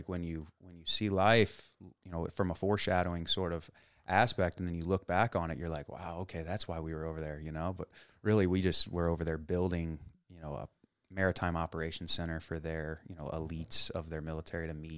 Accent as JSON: {"language": "English", "town": "Troy", "country": "United States", "tie": "born or raised there", "said": "I grew up in Troy. Well, in most of my life in Troy."}